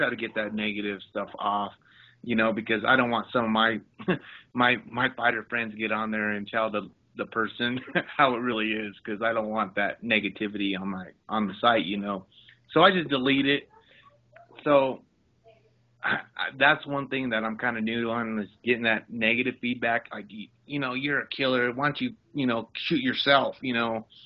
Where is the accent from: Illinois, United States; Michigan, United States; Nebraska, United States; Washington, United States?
Nebraska, United States; now in Denver, United States; I'm originally from Nebraska. I'd like to show him, you know, where I grew up at and how did a kid like me end up in Denver fighting